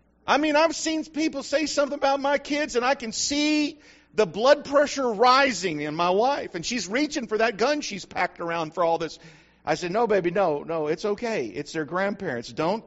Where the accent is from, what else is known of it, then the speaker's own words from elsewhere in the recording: Texas, United States; Hey, I'm a Texan. Now, my daughter's a Texan, so I can't, for the most part, knock it. And I was born real close to Texas. My dad was a Texan.